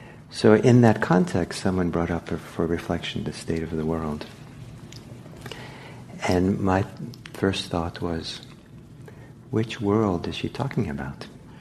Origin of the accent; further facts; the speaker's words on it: Bergen, Vestland, Norway; And in my hometown in Norway, there's a mark on